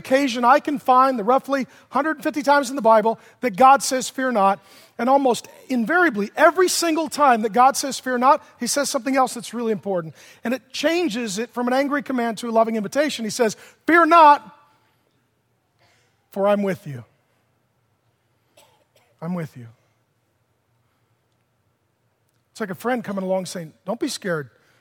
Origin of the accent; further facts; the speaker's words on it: Seattle, Washington, United States; I grew up in South Seattle next to the airport. Our family was poor.